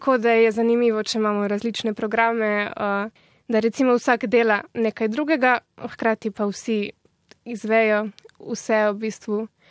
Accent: Littoral, Slovenia; Malo imam srečo, da sem Primorka in sem v bližini Trsta

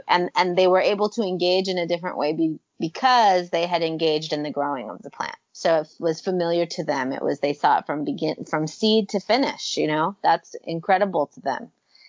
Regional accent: Los Angeles, California, United States; So I grew up in Los Angeles. Part of Los Angeles, went to LAUSD

